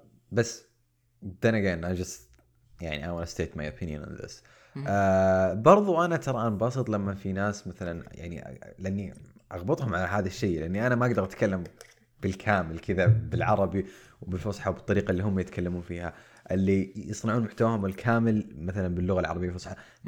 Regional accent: Saudi Arabia; في بعض الناس عقل عندنا في السعودية

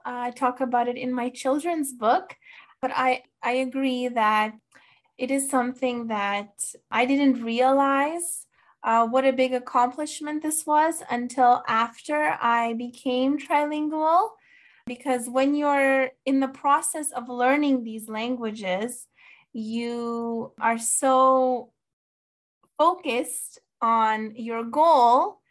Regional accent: Moscow, Russia; now in Canada; I was born in Moscow, Russia, and I have many great memories of my childhood in Moscow. I lived in the center of Moscow

